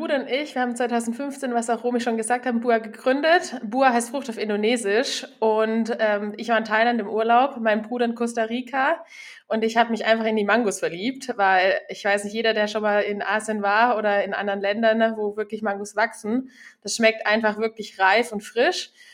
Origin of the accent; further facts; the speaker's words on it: Baden-Württemberg, Germany; Wir kommen aus dem Schwabenland.